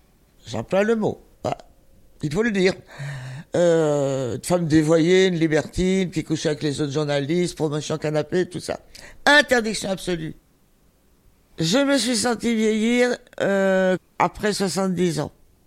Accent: Montélimar, Auvergne-Rhône-Alpes, France; J'ai grandi à Montélimar.

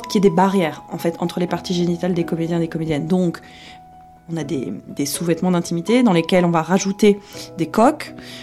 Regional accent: Brussels, Brussels-Capital Region, Belgium; je suis coordinatrice d'intimité pour le cinéma. En 2015, j'ai voulu ouvrir un sex shop féministe à Bruxelles, parce que je suis bruxelloise

